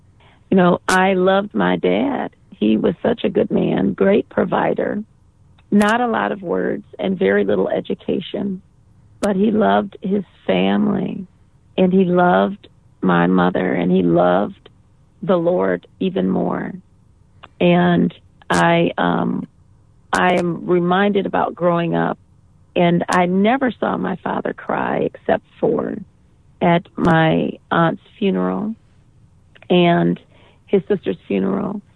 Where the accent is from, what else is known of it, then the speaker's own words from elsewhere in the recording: Lansing, Michigan, United States; Well, I was born and raised in Lansing. I'm the youngest of 10 children.